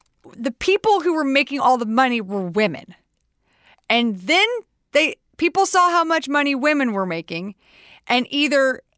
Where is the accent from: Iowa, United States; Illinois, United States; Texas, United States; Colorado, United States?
Texas, United States; We're both from Texas.